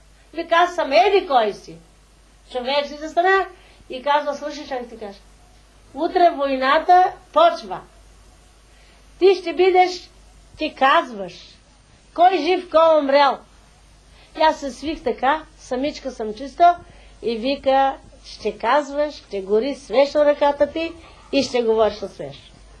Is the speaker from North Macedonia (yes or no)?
yes; Strumica, Southeastern, North Macedonia; От Струмица, аз съм от Югославия, от Струмица в Скопие, от Скопие Белград, от Белград Земан, от Земан Загреб.